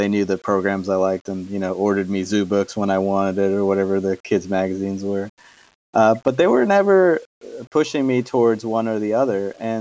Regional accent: New York City, New York, United States; I grew up in New York City, and there wasn't a lot of wildlife per se to look

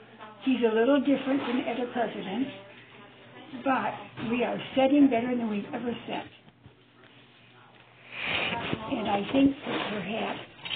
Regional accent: Millington, Michigan, United States; Well, I grew up in Millington, Michigan. We was on a farm. We worked hard.

